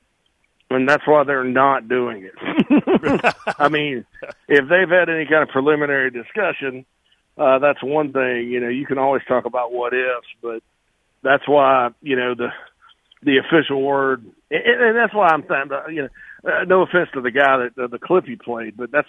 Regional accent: South Carolina, United States; with Clemson in that league growing up in South Carolina, you heard a lot about it

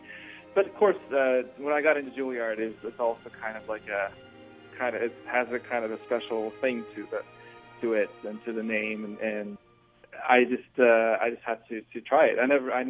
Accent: Norway; moved away as an adult; now in United States; I grew up in Norway, where I lived until I was about 23. So that was my whole upbringing.

